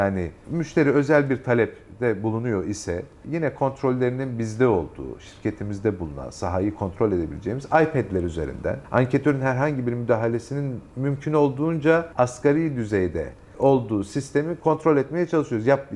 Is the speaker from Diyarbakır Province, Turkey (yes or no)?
no; Bursa, Turkey; Ve sonrasında Bursa'ya döndüm. Bursa'ya dönünce memleketime araştırmacılık hep yapmak istediğim